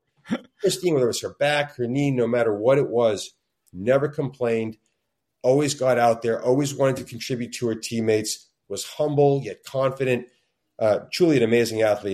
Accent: Boston, Massachusetts, United States; Like, no, I knew nothing, but yet I came from Boston, so I must know all these things.

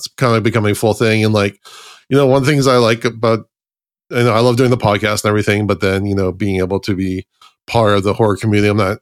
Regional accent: Oregon, United States; now in California, United States; I'm from Oregon, but I had moved to California, so, like, I don't have any, like, deep root friends.

